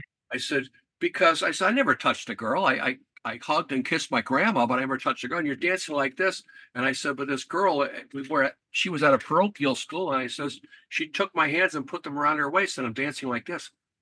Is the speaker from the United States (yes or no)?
yes; Connecticut, United States; I'm from Connecticut. That's where I'm at.